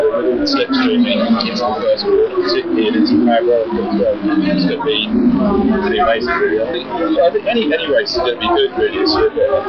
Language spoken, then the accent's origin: English; United Kingdom; Obviously, being British, Donington's going to be a big one for me